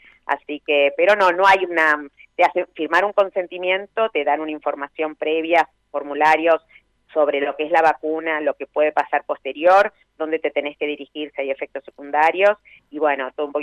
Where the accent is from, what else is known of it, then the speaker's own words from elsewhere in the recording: Argentina; moved away as an adult; also born or lived in Spain; now in England, United Kingdom; me fui de Argentina hace 20 años, trabajé para Médicos Sin Fronteras, trabajé en España muchos años, vine a Inglaterra y bueno, y acá estoy.